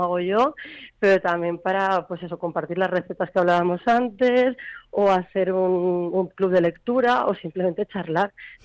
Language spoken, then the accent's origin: Spanish; Germany; Spanish is a second language; porque yo soy alemán, digo, pero lo voy a perder si no lo practico